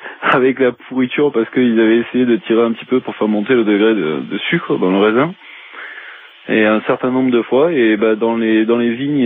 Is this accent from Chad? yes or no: no; Provence-Alpes-Côte d'Azur, France; Moi, je viens du Vaucluse, j'ai passé, je suis né là-bas, j'ai passé une bonne partie de ma vie, je continue à y retourner parce que j'ai pas mal de famille entre Bolène et Orange.